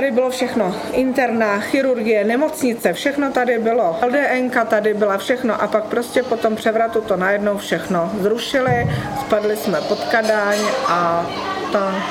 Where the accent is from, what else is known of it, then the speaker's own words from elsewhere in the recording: Jirkov, Ústí nad Labem Region, Czechia; pocházím původně z Podkrušnohoří, z městečka Jirkov.